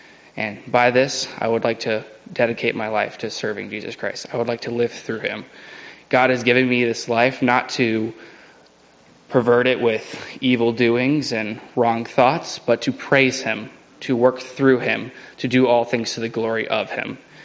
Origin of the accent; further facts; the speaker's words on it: Ewa Beach, Hawaii, United States; I grew up in Eva Beach, Hawaii.